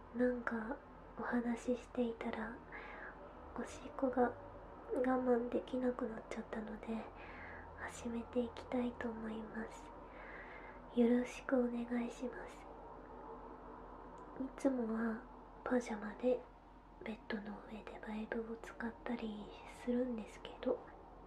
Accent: Aichi, Japan; 出身地は愛知県です。

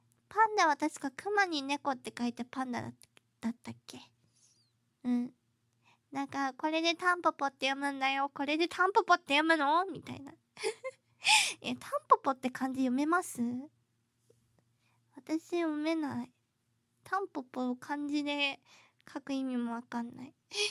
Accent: Kanto, Japan; 出身は関東です。関東の方です。味噌ポテトとかわらじカツとかが美味しいところです。

